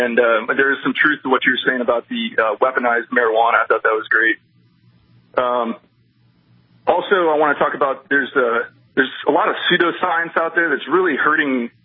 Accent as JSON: {"language": "English", "region": "Florida", "country": "United States", "said": "I'm from Florida originally"}